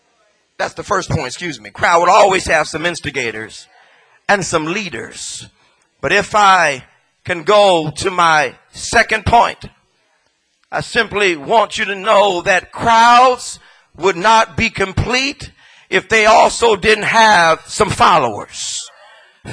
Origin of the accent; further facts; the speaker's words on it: Los Angeles, California, United States; I never forget when I was a kid growing up on 96 in Normandy, or 97 in Normandy, in the heart of South Central L